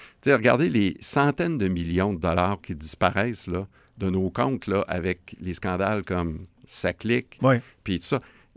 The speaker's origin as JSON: {"language": "French", "town": "Quebec City", "region": "Quebec", "country": "Canada"}